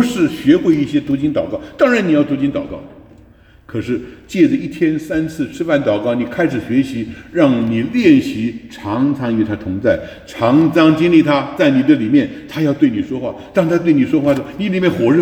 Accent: China; 那个跟我们中国人持守中国的文化也没有两样

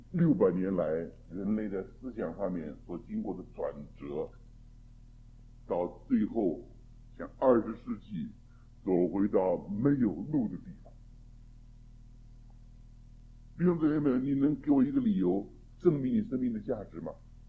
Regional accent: China; 我们中国人世代不阶级观念还在

